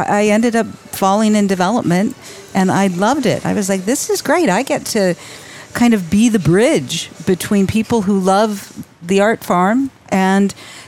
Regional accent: Los Angeles, California, United States; Yeah, I grew up in Los Angeles, and both my parents worked.

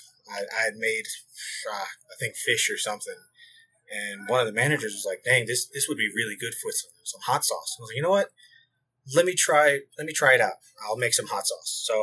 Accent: Louisiana, United States; now in Denver, United States; I'm originally from Louisiana, so I bring that Louisiana spice here to Denver.

